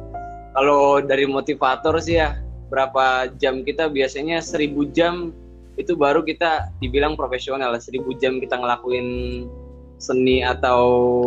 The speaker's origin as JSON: {"language": "Indonesian", "town": "Cirebon", "region": "West Java", "country": "Indonesia", "lives_now": "Jakarta, Indonesia", "said": "jadi gua ini dari Cirebon ya, datang ke Jakarta itu bener-bener struggle"}